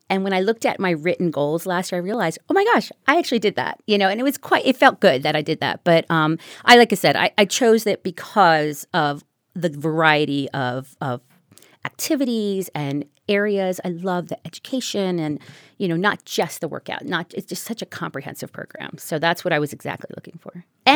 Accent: Maryland, United States; I am from Maryland near Annapolis, and I've been here 3 times.

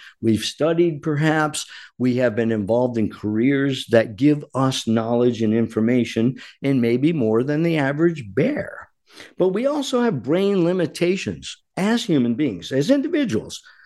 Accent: Rhode Island, United States; He's a New Jersey native, and that warms my heart a bit because I'm from Rhode Island originally.

